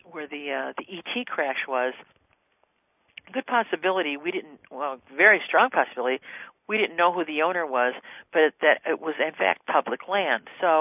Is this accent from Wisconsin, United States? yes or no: no; Cleveland, Ohio, United States; And so I said, well, I'm from Cleveland, and my friend's here from Chicago.